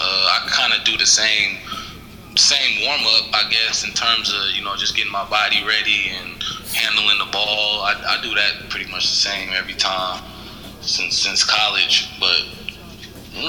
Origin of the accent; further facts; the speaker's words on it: Las Vegas, Nevada, United States; now in Canada; because I'm from Vegas, and coming to Canada, it's a tundra out here